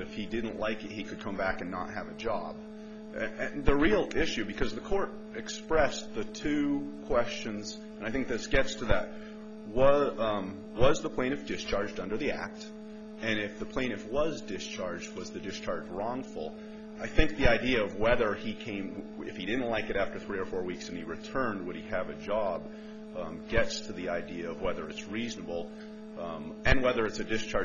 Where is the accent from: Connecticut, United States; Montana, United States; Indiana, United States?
Montana, United States; Bozeman; I'm an attorney from Bozeman, Montana.